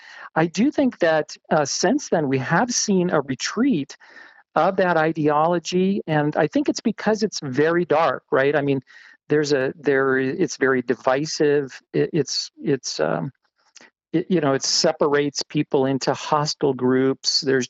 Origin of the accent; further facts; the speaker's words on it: Oregon, United States; also born or lived in Arizona; I'm new back to the state myself after having lived for 30 years in Arizona. I was born and raised in Oregon